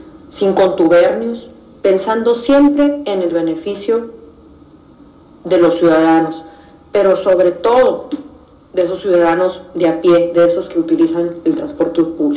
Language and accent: Spanish; Sonora, Mexico; Y como mujer, como sonorense, como mexicana, como madre de familia, hija